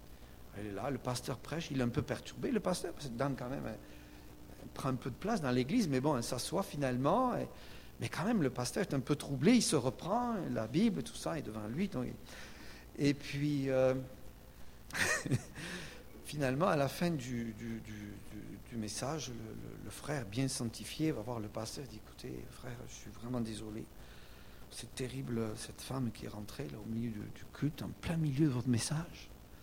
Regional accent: Martinique; c'est simple, chez nous en Martinique, alors je ne sais pas si c'est toujours vrai

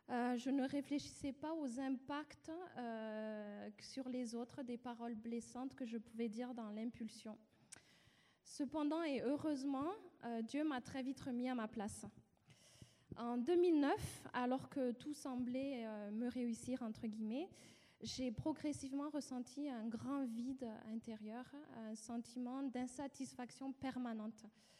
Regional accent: Madagascar; born there; Je suis née à Madagascar, dans une fratrie de 5 enfants, dans l'ordre d'arrivée, troisième ex aequo, car j'ai une sœur jumelle. Et j'ai grandi donc dans une famille nombreuse.

